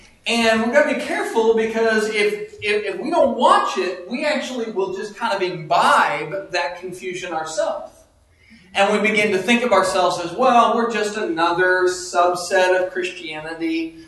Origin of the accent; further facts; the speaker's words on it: Washington, United States; I'm from the Seattle area.